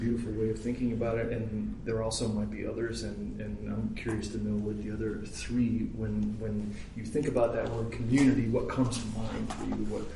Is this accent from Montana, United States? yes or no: yes; Bozeman, Montana, United States; I was born in Bozeman, raised in Bozeman. I've lived all of my 54 years, except for 8 when I was in the Chicago area with my wife.